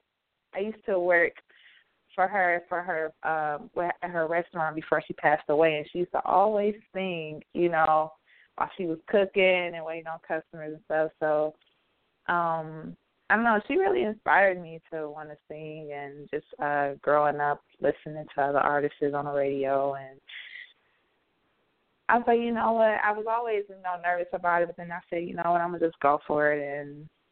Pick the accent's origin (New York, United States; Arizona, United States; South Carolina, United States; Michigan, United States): Michigan, United States; Detroit; I'm from Detroit, Michigan.